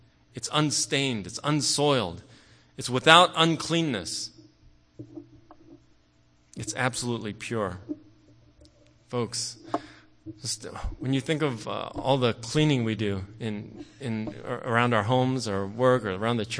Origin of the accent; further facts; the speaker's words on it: Fairless Hills, Pennsylvania, United States; As pure as the first snow of winter back in my hometown of Fairless Hills, Pennsylvania.